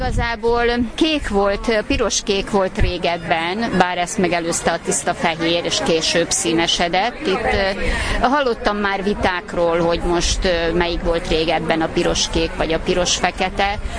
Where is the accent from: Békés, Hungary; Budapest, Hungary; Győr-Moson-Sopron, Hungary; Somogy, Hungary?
Somogy, Hungary; Buzsák; Buzsákról jöttem, és buzsáki hímzéseket hoztam.